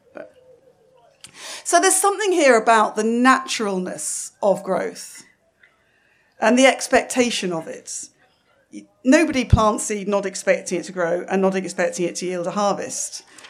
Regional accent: East Midlands, United Kingdom; I come from Lincolnshire, so I was very excited.

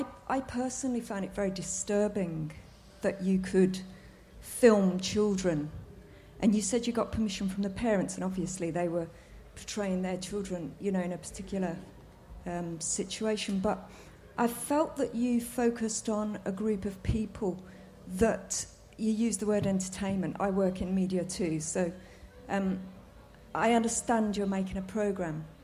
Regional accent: Birmingham, West Midlands, United Kingdom; I'm from Birmingham. I was raised there from a working class community.

